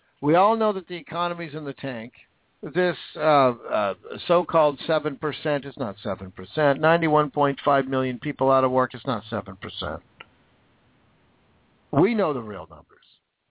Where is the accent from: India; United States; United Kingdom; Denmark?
United States; I'm American, and I want to stay American.